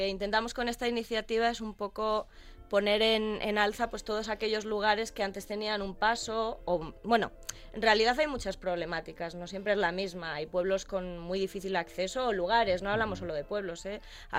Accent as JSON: {"language": "Spanish", "town": "Ávila", "region": "Castile and León", "country": "Spain", "said": "Yo soy de Ávila, que también es una zona en la que la despoblación está un poquito en alza en los pueblos."}